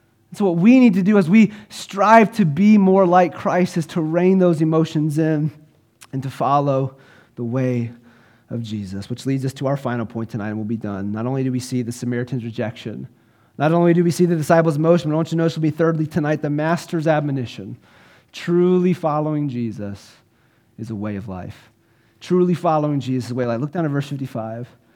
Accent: Columbia, South Carolina, United States; also born or lived in California; I grew up in Columbia, South Carolina, but I got saved.

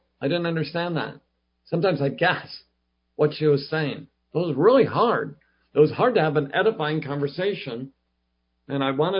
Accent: Salem, Oregon, United States; I grew up in Salem, Oregon, and they'd be working in a pile of plants.

